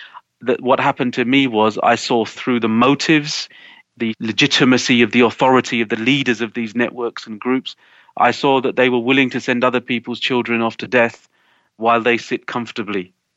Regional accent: United Kingdom; What does Islam say about my relationship as a British Muslim living in a secular country that is run by democracy?

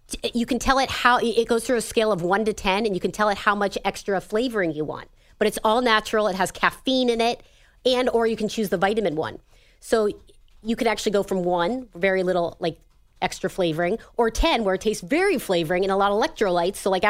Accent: Erie, Pennsylvania, United States; now in Boston, United States; Well, my family now lives in Boston, but I grew up in Erie.

